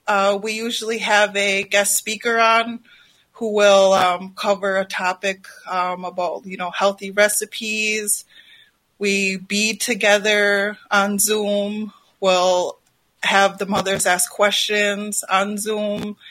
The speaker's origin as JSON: {"language": "English", "town": "Black River Falls", "region": "Wisconsin", "country": "United States", "first_language": "Ho-Chunk", "second_language": "English", "lives_now": "St. Paul, United States", "said": "That is my native language. I come from the Ho-Chunk Nation. I'm originally from Black River Falls, Wisconsin. I'm currently residing in St. Paul, Minnesota."}